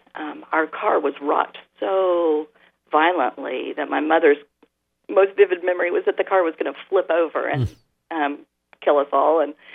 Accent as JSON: {"language": "English", "region": "the South", "country": "United States", "tie": "born or raised there", "said": "I've been in a strange position to observe some things more keenly because of growing up in the South"}